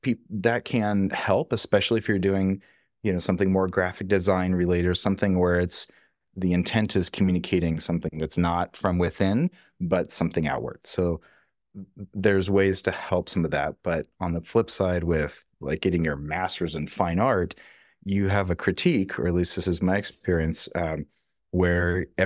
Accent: California, United States; I grew up outside of Yosemite.

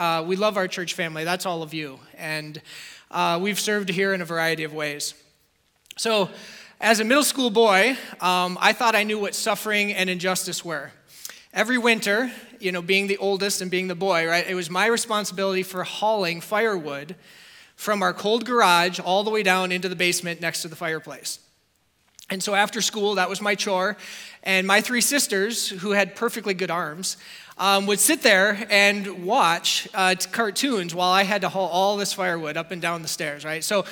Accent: Plymouth, United States; My family returned to the United States not too long after that, and I grew up in Plymouth, which is not too far from here.

